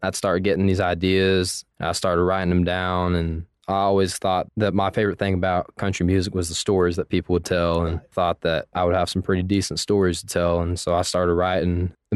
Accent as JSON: {"language": "English", "town": "Midlothian", "region": "Texas", "country": "United States", "tie": "born or raised there", "said": "So I'm from Midlothian, Texas. It's about 30, 45 minutes south of Dallas. Grew up there."}